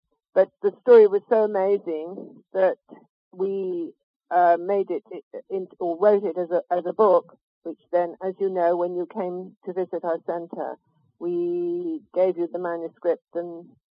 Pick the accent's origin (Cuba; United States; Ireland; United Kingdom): United Kingdom; Scotland; moved away as an adult; also born or lived in Bangalore, India / Hong Kong; I was born in Bangalore in southern India, and when I was nearly three, my family returned to Scotland, where I spent my teenage years.